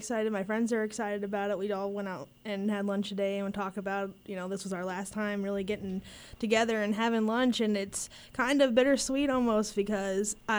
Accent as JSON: {"language": "English", "town": "Goreville", "region": "Illinois", "country": "United States", "said": "It is in Southern Illinois. I'm from Gorville, but that's not very far from Carterville"}